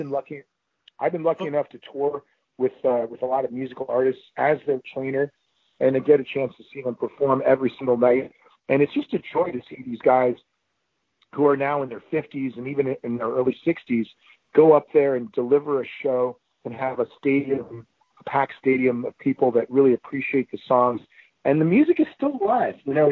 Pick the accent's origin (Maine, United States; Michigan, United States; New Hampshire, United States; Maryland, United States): Maine, United States; because I'm from Maine.